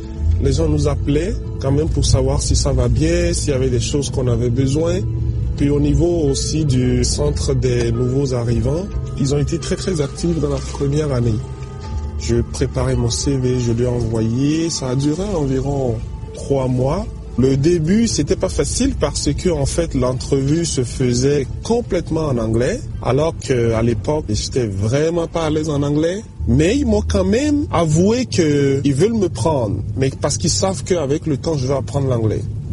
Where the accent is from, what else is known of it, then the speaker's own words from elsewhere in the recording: Benin; now in Edmonton, Canada; je suis originaire du Bénin en Afrique de l'Ouest.